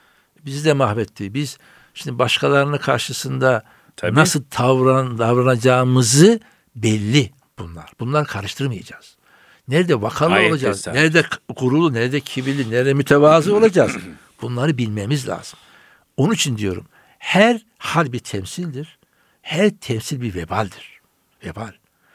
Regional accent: Samsun, Turkey; Biz Ordu'nun bir köyündeniz. Ama ben Samsun'da doğup büyümüşüm.

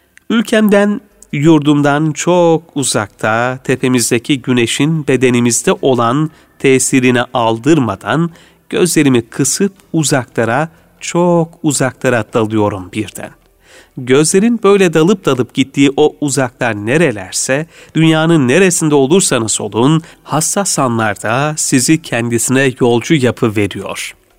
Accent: Adana, Turkey; memleketim soruluyor. Türkiye'deki şehrim. Adana diyorum. Adana diyebilirim. Orada doğduk, büyüdük, yedik, içtik, yaşadık.

